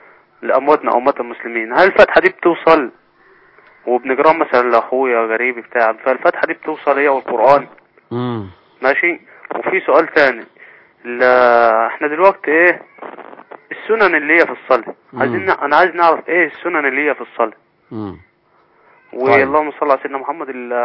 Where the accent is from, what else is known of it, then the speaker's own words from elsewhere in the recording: Beheira, Egypt; انا من البحيرة